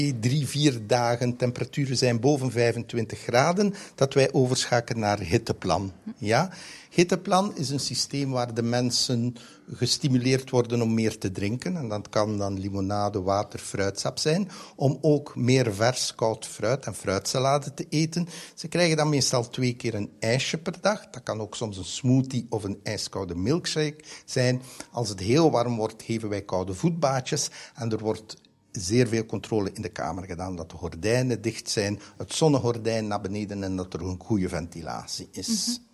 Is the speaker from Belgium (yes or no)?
yes; Flanders, Belgium; now in Brussels, Belgium; ik ben oorspronkelijk van West-Vlaanderen. Naar Brussel komen was op dit gebied een zeer grote verrijking.